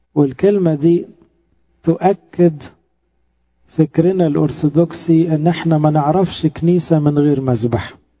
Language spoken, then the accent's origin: Arabic; Egypt; طبعا ده بيدينا احنا امتياز كمصريين